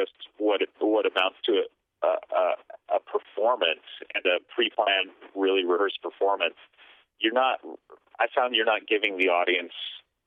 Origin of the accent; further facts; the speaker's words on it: California, United States; I mean, we grew up in Orange County, which is about 45 minutes south of Hollywood.